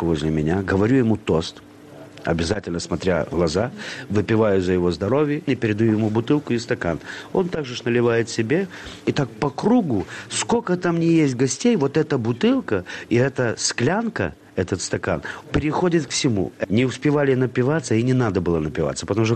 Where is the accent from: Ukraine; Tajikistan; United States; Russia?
Ukraine; Ivano-Frankivsk Oblast; born or raised there